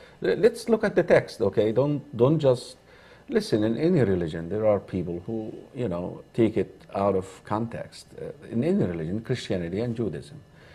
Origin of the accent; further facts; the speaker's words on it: Egypt; I was brought up in Egypt.